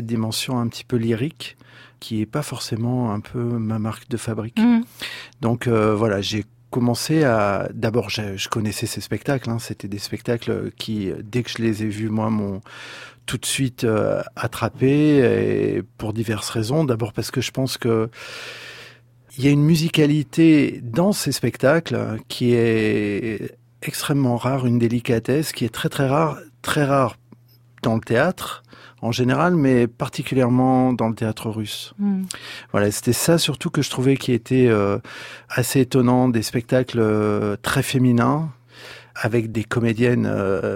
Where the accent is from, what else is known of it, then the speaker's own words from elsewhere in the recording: France; moi, je suis français